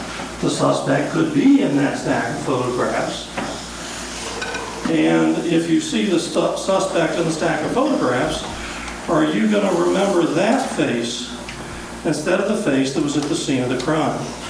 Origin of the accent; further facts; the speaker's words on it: the South, United States; I'm from the South, where they have a long tradition of storytelling and perhaps of slightly stretching the truth in the story to make it sound better.